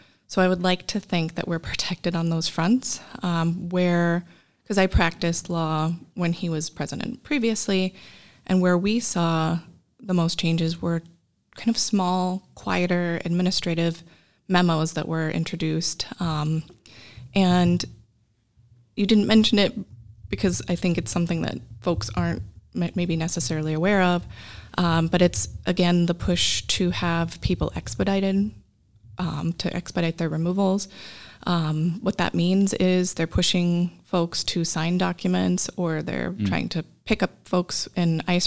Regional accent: Los Angeles, California, United States; I grew up in Los Angeles, so a lot of my friends groups that had mixed status families

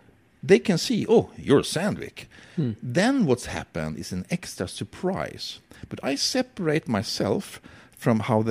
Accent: Sweden; English is a second language; Because the student in my hometown, and perhaps not just in Sweden, when they have some kind of graduation, they have a big overall

